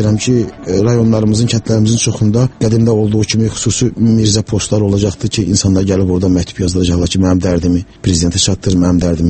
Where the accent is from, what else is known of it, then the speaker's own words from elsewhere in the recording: Shusha, Karabakh, Azerbaijan; also born or lived in Baku; Doğulmuşam Qarabağda, böyümüşəm, uşaqlığım keçib Şuşada. Amma özüm Qarabağın Hindar kəndində doğulmuşam. Uşaqlıq illərim keçib Şuşada 70-ci illərin əvvəllərində, 70-ci ildə elə. Bakıya köçmüşük